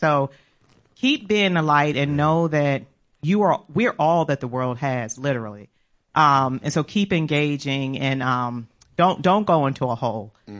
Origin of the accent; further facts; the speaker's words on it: Maryland, United States; because I was from Maryland and I'm in the South and people are very Christian in the South.